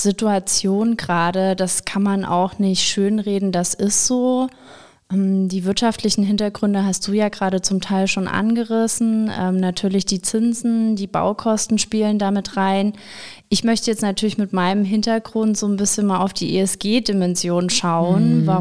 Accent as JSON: {"language": "German", "town": "Dresden", "region": "Saxony", "country": "Germany", "moved": "as an adult", "said": "Also ich komme ja aus Dresden und bin damals dann wirklich mit 18 schon das erste Mal nach Düsseldorf gegangen"}